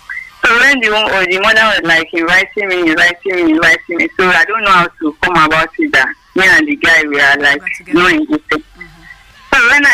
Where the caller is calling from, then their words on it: Abuja, Federal Capital Territory, Nigeria; I'm calling from Abuja.